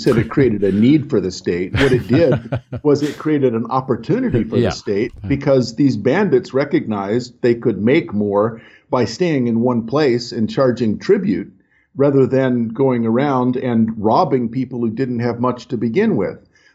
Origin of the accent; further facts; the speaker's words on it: the South, United States; As a Southerner here and as an admirer of hee-haw, I'm having trouble.